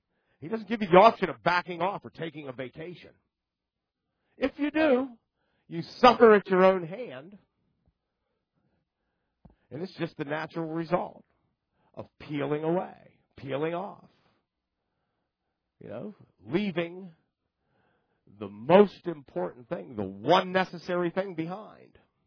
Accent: Canada; accent: Canadian; I'm from Canada. They say, eh. That's my Canadian accent.

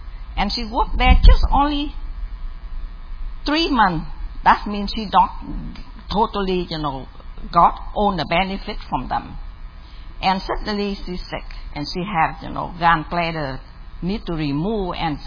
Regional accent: South Vietnam, Vietnam; First of all, I come from South Vietnam

